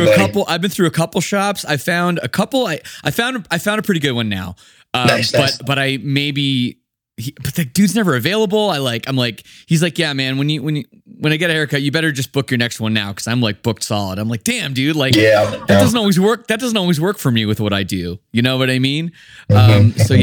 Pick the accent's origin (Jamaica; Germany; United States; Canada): Canada; Toronto, Ontario; He's my buddy. We're both from Toronto.